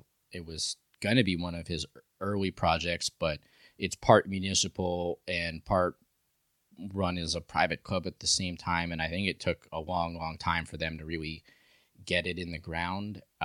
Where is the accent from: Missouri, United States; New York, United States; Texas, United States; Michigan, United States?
New York, United States; I'm from New York.